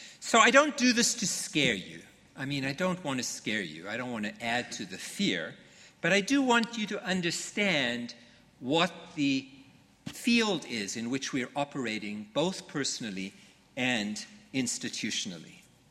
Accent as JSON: {"language": "English", "country": "United States", "said": "because I'm not just American, I'm American and I'm Jewish."}